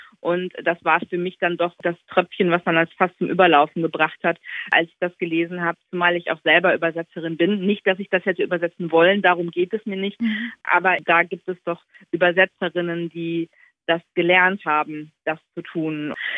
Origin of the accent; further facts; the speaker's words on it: North Rhine-Westphalia, Germany; Ich bin im Ruhrgebiet groß geworden, ne? Das ist gelebte Diversität jeden Tag und Realität.